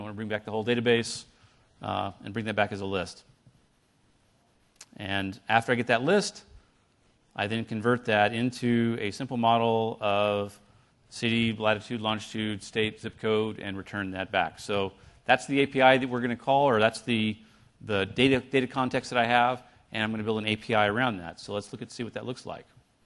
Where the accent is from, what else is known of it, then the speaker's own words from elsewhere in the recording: United States; And because I'm an American, I did some math here to convert the meters to miles.